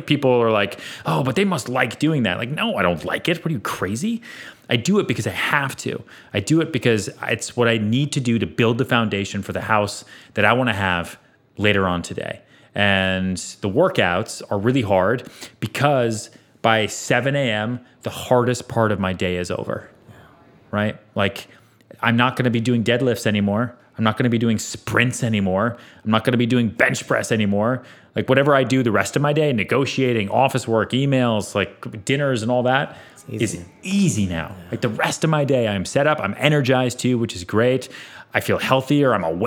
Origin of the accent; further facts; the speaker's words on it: Sweden; We're both from Sweden.